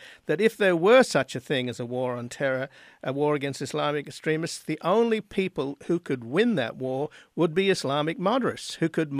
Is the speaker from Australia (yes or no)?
yes; Australia; because I come from Australia, they sort of say, oh, yeah, you're descended from convicts